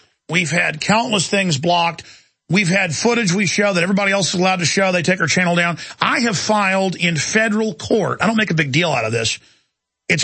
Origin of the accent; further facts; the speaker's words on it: Austin, Texas, United States; gee, I'm from Austin.